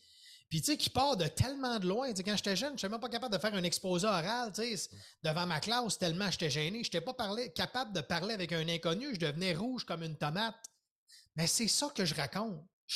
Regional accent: Quebec City, Quebec, Canada; moi, je suis natif de Québec.

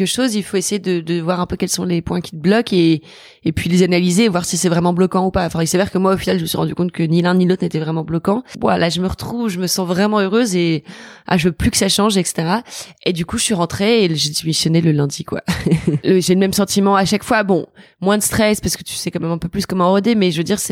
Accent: Toulouse, Occitanie, France; also born or lived in Maisons-Laffitte; J'ai grandi à Toulouse. Toujours grandi à Toulouse, et ma famille vient de Lille à l'origine. Donc tous mes cousins, mes grands-parents, enfin tout le monde est à Lille. Mais on a bougé pour le boulot de mon père quand moi j'avais 1 an, je pense. Et donc j'ai toujours vécu à Toulouse

